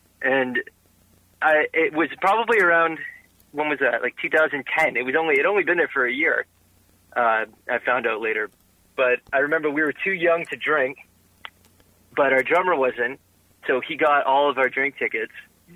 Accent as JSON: {"language": "English", "town": "Hamilton", "region": "Ontario", "country": "Canada", "tie": "born or raised there", "said": "our musical experiences growing up in Hamilton. We're both from Hamilton."}